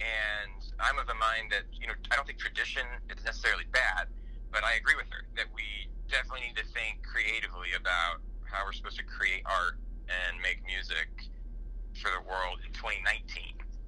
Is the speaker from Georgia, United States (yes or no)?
yes; Georgia, United States; I'm from Georgia. Came up in the rich band state of Georgia. I went to the University of Georgia for my undergrad and taught high school band in Gwinnett County.